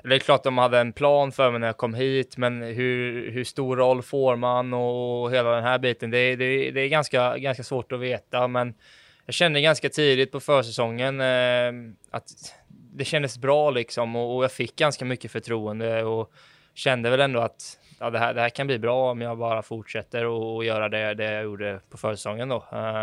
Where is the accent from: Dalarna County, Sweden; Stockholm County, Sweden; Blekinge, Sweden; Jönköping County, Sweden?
Jönköping County, Sweden; Landsbro; also born or lived in Eksjö; Jag är född i Eksjö, men uppvuxen i Landsbro.